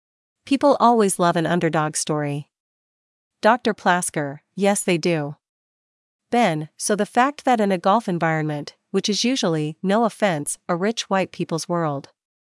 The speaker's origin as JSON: {"language": "English", "country": "Canada", "lives_now": "United States", "said": "there wasn't a lot available as a Canadian in the US."}